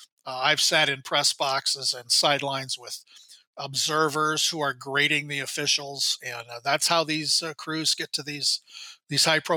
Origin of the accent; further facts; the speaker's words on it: Iowa, United States; very close to my home state of Iowa.